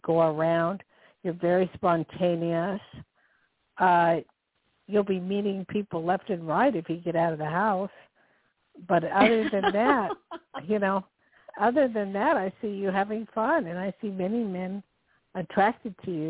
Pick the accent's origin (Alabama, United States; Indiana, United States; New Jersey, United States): New Jersey, United States; Newark; also born or lived in Hawaii; I'm from Jersey, so I really love New York City.